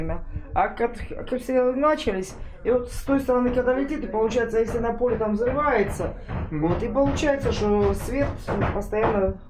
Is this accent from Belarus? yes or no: no; Zaporizhzhia Oblast, Ukraine; moved away as an adult; Хотя я сама из Запорожской области, извините меня. Да? Я здесь живу с 2010 года.